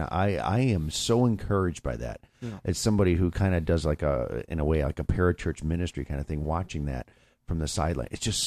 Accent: Buffalo, New York, United States; I say Luzanne because I'm from Buffalo.

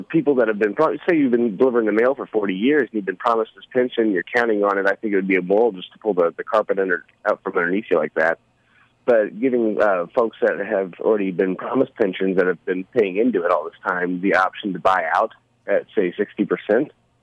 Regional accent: Bluford, Illinois, United States; I'm from Bluford. Graduated Weber in 2005. I've been in Mount Vernon for most of my adult life ever since.

